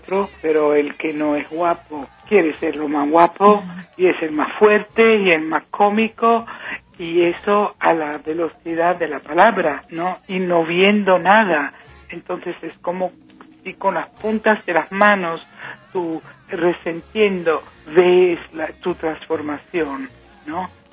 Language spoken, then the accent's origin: Spanish; Rome, Lazio, Italy; moved away as an adult; now in Switzerland; Pero nací en Gringolandia, crecí en Roma, Italia. Me emigré, como mucha gente, con 20 años a París y después encontré estos 2 suizos y después llegué en Suiza